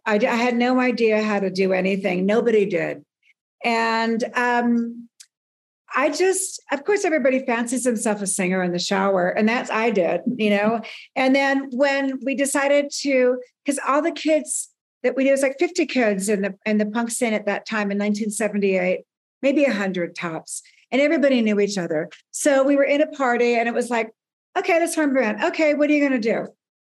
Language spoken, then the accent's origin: English; Burbank, California, United States; I come from Burbank, California, which is a very working class.